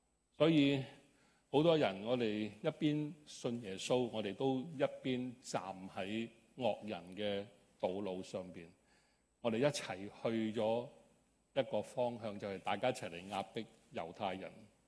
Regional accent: China; 我們中國人

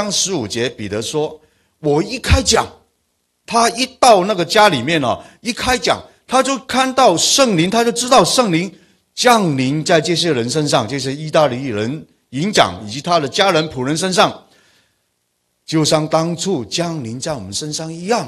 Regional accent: Guangdong, China; 我是广东人，广东话是不是方言啊？

